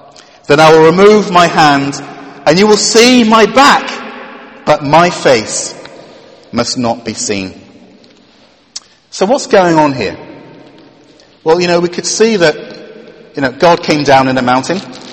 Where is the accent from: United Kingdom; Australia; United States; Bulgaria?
United Kingdom; Wales; You know, growing up in Wales, we have our own mountain there.